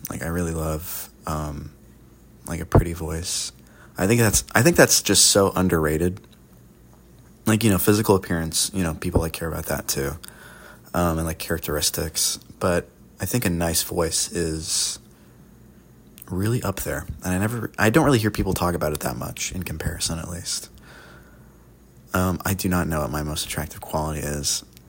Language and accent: English; United States; I'm in my early 20s. I'm an American, obviously.